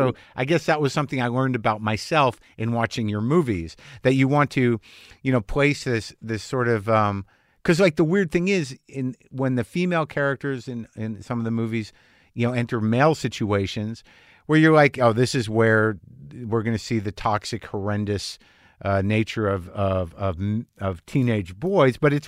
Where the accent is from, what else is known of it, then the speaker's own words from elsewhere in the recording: Southwest, United States; like I grew up in the Southwest